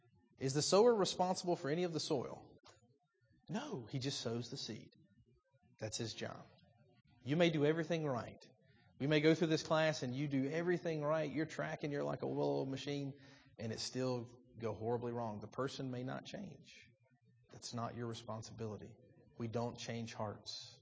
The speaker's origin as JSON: {"language": "English", "region": "the South", "country": "United States", "said": "I come from the South."}